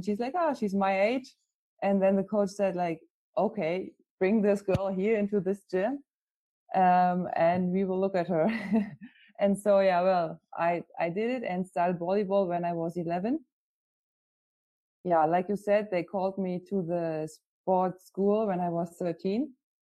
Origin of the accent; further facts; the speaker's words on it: Schwerin, Mecklenburg-Vorpommern, Germany; I'm coming from Schwerin.